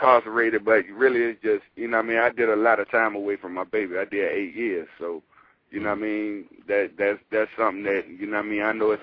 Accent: Washington, District of Columbia, United States; now in Tampa, United States; I'm actually calling you from Tampa, but I'm from Washington D.C. though.

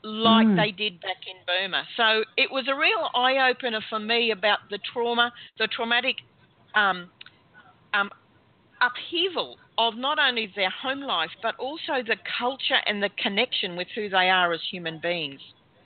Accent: Australia; And I was sitting beside a lady who was, you know, eyeing me with such glee that I was from Australia.

